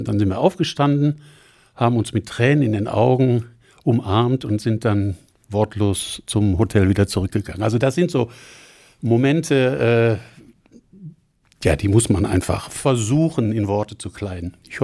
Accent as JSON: {"language": "German", "town": "Solingen", "region": "North Rhine-Westphalia", "country": "Germany", "tie": "born or raised there", "said": "Solingen. Und mit meinem Hund bin ich also sehr oft unterwegs und erkunde jetzt auch mehr und mehr meine Heimat."}